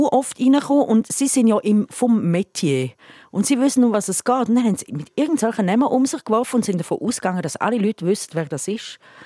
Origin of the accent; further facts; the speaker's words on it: Graubünden, Switzerland; wir als Bündner, Bündnerinnen haben ja auch Freude